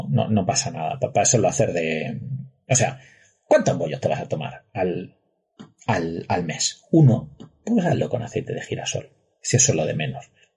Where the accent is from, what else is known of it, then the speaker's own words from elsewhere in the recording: Albacete, Castilla-La Mancha, Spain; Yo siempre digo que soy de Albacete, pero la mitad de mi familia es murciana. Lo que pasa es que yo, como me crié en Albacete, soy capaz de pronunciar las S's.